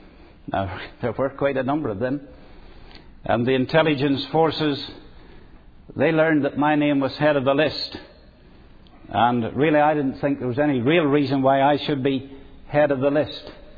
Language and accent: English; Belfast, Northern Ireland, United Kingdom; now in Lisburn, United Kingdom; I come from South Belfast. That's where my church is. I live in Lisburn